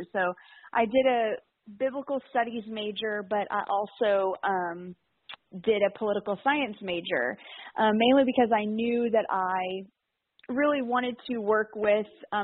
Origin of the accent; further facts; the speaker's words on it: Katy, Texas, United States; also born or lived in Arkansas; So I actually grew up in Katy. I have lived in Katy my entire life, except I went to college in Arkansas, which was kind of random.